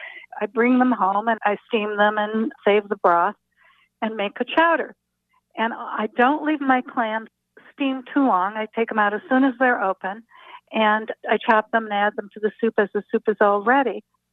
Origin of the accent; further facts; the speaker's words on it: Princeton, New Jersey, United States; from Princeton, New Jersey, and I'm a summer resident in Martha's Vineyard.